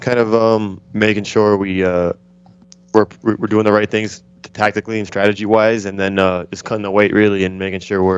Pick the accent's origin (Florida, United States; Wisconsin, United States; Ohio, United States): Florida, United States; I'm originally from Broward, Florida, which is the next county up.